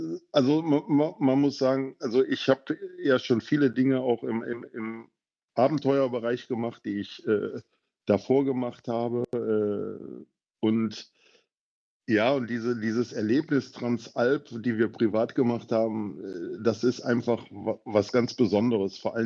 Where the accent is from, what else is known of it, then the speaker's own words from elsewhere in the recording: North Rhine-Westphalia, Germany; ich komme ja ursprünglich aus dem Rheinland, aus der Düsseldorfer Region.